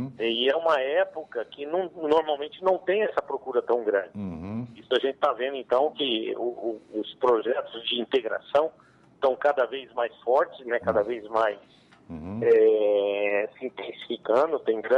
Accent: Franca, São Paulo, Brazil; now in Canarana, Brazil; De Canarana, onde eu moro, a minha cidade natal, que é Franca, São Paulo, nós temos 1.300 quilômetros

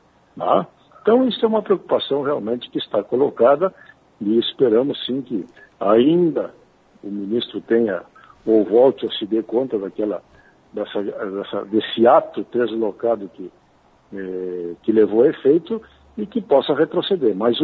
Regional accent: Rio Grande do Sul, Brazil; nós que somos aqui do Sul, e principalmente do único bioma que é característica da metade sul do Rio Grande

